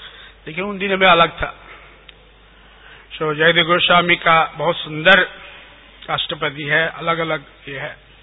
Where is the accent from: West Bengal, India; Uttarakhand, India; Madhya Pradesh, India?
West Bengal, India; Bankura; हम बांकुड़ा के रहने वाले हैं, वेस्ट बंगाल